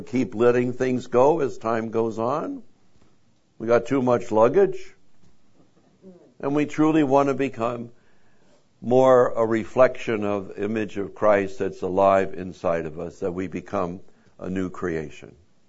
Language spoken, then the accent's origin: English; New Jersey, United States; also born or lived in New York, United States; I'm from New Jersey, born in New York.